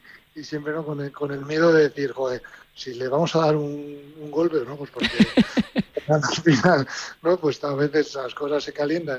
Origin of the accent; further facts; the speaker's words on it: Pamplona, Navarre, Spain; somos de la Chantrea, nos hemos visto jugar.